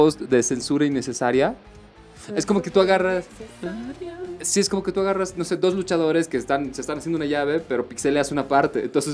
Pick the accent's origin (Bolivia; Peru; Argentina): Bolivia; Somos bolivianos, somos, hemos nacido.